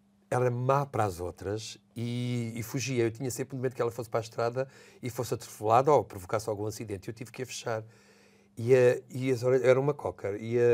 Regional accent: Buraca, Lisbon, Portugal; born there; Uma casa com um quintalinho. Foi onde eu nasci, na Buraca

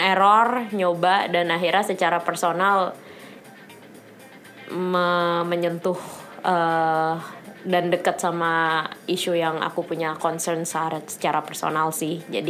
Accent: Jakarta, Indonesia; Dan di situ aku baru terbuka matanya sebagai anak Jakarta, bahwa yang namanya ketimpangan di luar Jawa itu besar sekali.

